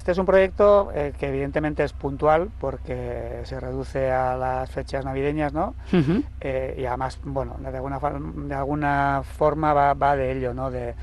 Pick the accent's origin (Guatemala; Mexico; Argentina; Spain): Spain; Tolosa, Basque Country; yo soy de Tolosa